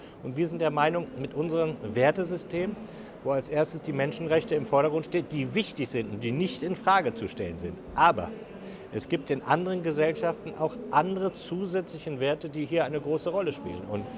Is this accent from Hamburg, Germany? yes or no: no; Dresden, Saxony, Germany; Dresden ist meine Heimat.